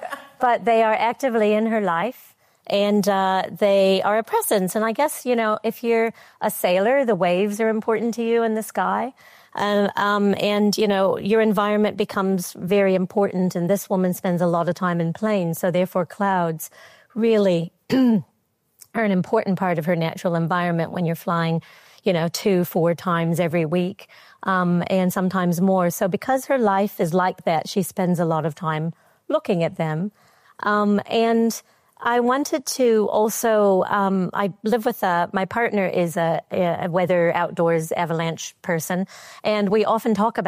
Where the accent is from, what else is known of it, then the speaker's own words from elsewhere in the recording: United States; But I wasn't at all, as an American, you know, surprised by that.